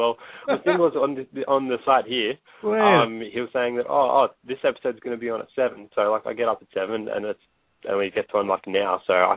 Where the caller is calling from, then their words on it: Sydney, New South Wales, Australia; I'm calling from Sydney, Australia.